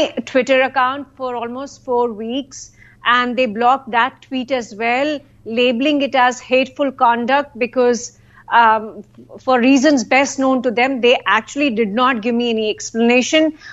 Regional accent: India; So it was my fundamental right as an Indian citizen to plead before the government of India

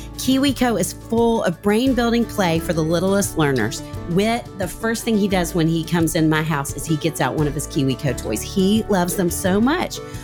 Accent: Arkansas, United States; Well, when I was growing up in Arkansas, we didn't call them sleepovers.

